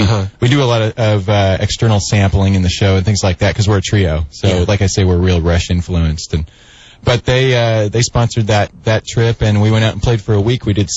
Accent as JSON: {"language": "English", "town": "Los Osos", "region": "California", "country": "United States", "tie": "born or raised there", "also_born_or_lived": "San Fernando Valley", "lives_now": "Morro Bay, United States", "said": "I live in Morro Bay now. I grew up"}